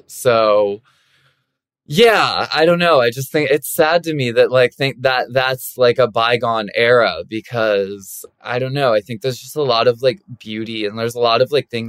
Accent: the South, United States; Might be because we're from the South

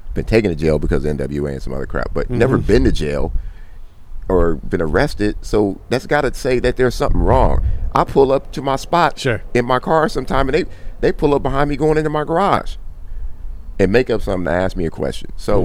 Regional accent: Compton, California, United States; So ever since I was 12, 13, 14 years old, like, I grew up in Compton, and my mom's put me in Catholic school to keep me out of trouble.

